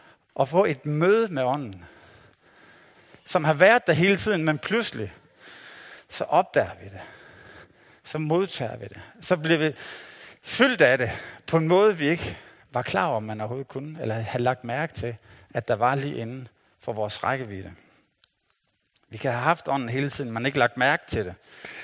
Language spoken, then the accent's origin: Danish; Nykøbing Mors, North Denmark Region, Denmark; Jeg er vokset op i Nykøbing Mors. Det er mega langt væk. Men det er et mega smukt sted. Så det er omkring Limfjorden. Og jeg boede helt ned til vandet.